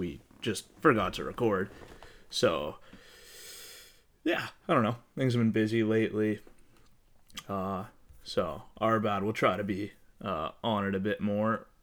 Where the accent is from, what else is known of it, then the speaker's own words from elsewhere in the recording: Canada; We're Canadian, so we celebrated a month ago.